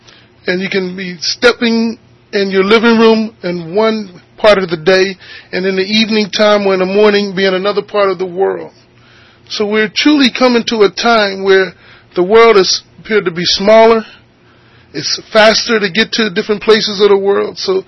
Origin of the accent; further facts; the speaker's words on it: Philadelphia, Pennsylvania, United States; I'm from Philadelphia, Pennsylvania, to leave that hometown